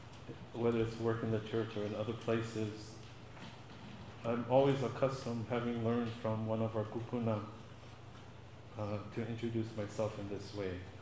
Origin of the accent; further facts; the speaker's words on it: Keoho Mauka, Hawaii, United States; also born or lived in Kealakekua; I was hanai to my maternal grandfather at the age of 3 and grew up under his care in the area known as Keoho Mauka on the slopes of Hualalai.